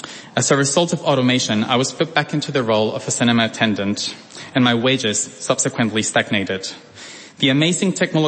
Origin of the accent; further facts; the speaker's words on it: Tijuana, Baja California, Mexico; moved away as an adult; also born or lived in Mexico City; I was born in Mexico City, but I grew up in Tijuana until I was 18.